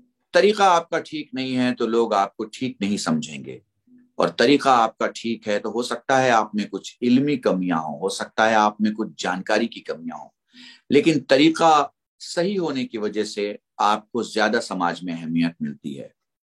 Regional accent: India; تو بہت سنکھپ میں ہندی جملے استعمال کر رہا ہوں, میں ہندوستانی ہوں تو آپ تھوڑا سا مجھے میری ہندی مکس اردو یا اردو مکس ہندی کو انشاءاللہ اگر سمجھ لیں گے

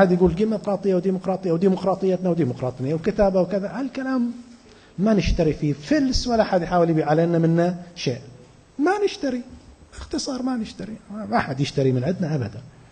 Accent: Bahrain; moved away as an adult; هاجرت من البحرين وأنا صغير ما كنت أعرف أستاذ حسن، من عمري 19 سنة 18 سنة عشت برا البحرين، إلا ما رجعت في 92، ما كنت كبير يعني، كنت كان عمري 26 سنة أو 25

